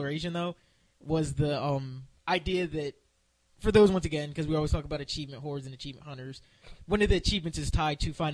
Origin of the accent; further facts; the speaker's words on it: United States; I mean, like, yo, we're American.